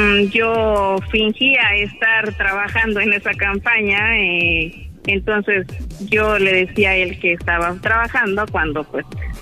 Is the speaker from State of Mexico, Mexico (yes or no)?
yes; State of Mexico, Mexico; now in Poza Rica, Mexico; de hecho soy del Estado de México, soy chilanga, pero llevo 20 años acá en Poza Rica.